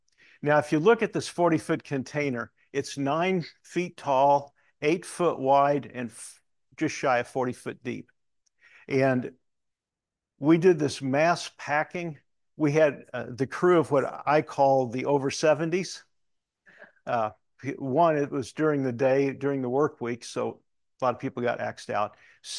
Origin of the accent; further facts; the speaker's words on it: Missouri, United States; I was born in Missouri. I was educated through on-campus part of grad school in Missouri.